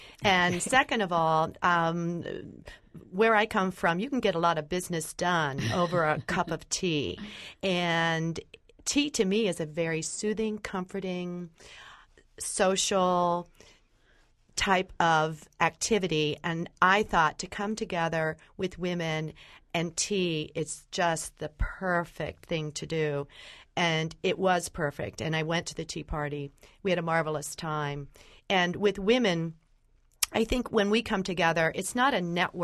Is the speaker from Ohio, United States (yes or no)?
yes; Columbus, Ohio, United States; I grew up here in Columbus. I grew up on the West Side, and I often talk about clothesline therapy.